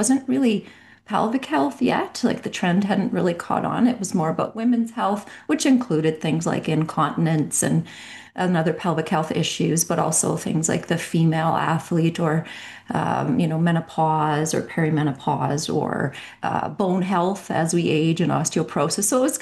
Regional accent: Saskatchewan, Canada; I was born and raised in Canada from Saskatchewan.

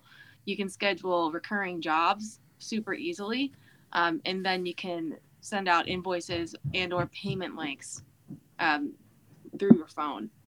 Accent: Virginia, United States; So I'm from Virginia. I was raised in Central Virginia. And I lived all over the state.

